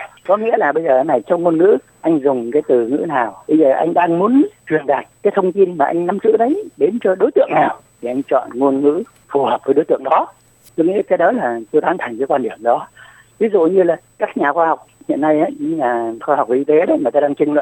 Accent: Quang Ngai, Vietnam; also born or lived in Northern Vietnam; tôi có dịp từ miền Bắc tôi về quê tôi ở Quảng Ngãi

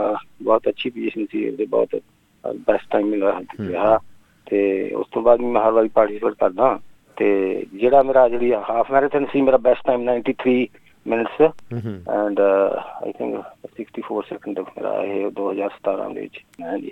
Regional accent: Gujarwal, Punjab, India; ਮੇਰਾ ਜਨਮ ਪਿੰਡ ਗੁਜਰਵਾਲ ਆ, ਗੁਜਰਵਾਲ ਪਿੰਡ ਹੈਗਾ ਲੁਧਿਆਣੇ ਤੋਂ ਤਕਰੀਬਨ 20-21 ਕਿਲੋਮੀਟਰ ਜੀ, ਮੈਂ ਉੱਥੇ ਜੰਮਿਆ ਪੜਿਆ, ਉੱਥੇ ਮੈਂ ਮੈਟ੍ਰਿਕ ਕੀਤੀ

